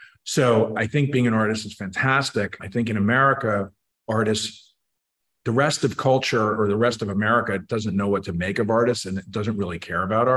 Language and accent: English; Manhattan, New York, United States; now in Connecticut, United States; As a city kid, I grew up in Manhattan.